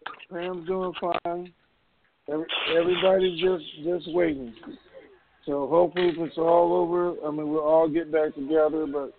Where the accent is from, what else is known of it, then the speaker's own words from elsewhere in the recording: United States; That's just a perspective as an American citizen, not, and as a veteran, I got to say that, not a Republican or Democrat.